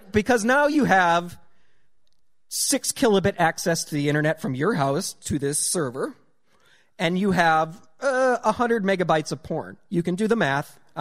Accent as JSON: {"language": "English", "region": "North Dakota", "country": "United States", "tie": "born or raised there", "said": "In my hometown of 600 people, which I live 10 miles from, there is one gas station at the time. It had pop and gas. That's it."}